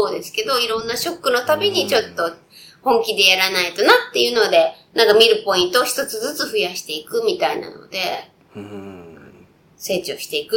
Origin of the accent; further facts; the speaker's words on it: Hiroshima, Japan; moved away as an adult; now in Tokyo, Japan; 広島の地元から上京して3年ぐらい経った時に、貯金もそこをつき始めて